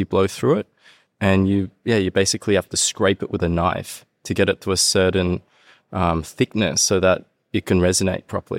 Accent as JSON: {"language": "English", "town": "Sydney", "region": "New South Wales", "country": "Australia", "tie": "born or raised there", "also_born_or_lived": "Hong Kong / Japan", "said": "I grew up in Sydney and then I studied for 4 years in Canberra. So moved around a bit. And before that, I was actually born in Hong Kong. So I've got a bit of a weird background."}